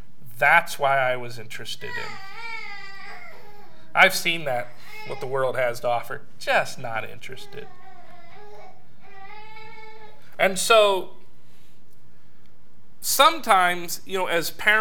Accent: Los Angeles, California, United States; I said, Heidi, I grew up in Los Angeles, California.

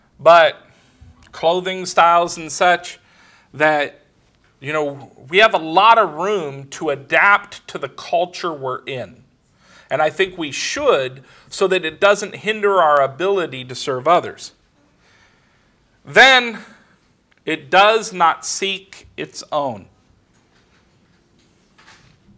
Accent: Los Angeles, California, United States; when I was growing up in Los Angeles, gangs were a real problem, and you had to be careful what colors you wore.

